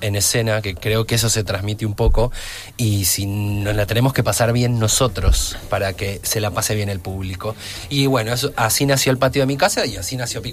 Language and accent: Spanish; Buenos Aires, Argentina; born there; porque nací en Buenos Aires.